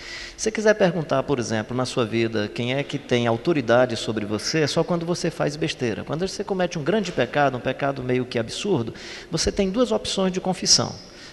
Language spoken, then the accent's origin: Portuguese; Ceará, Brazil; Como eu me amo e sou cearense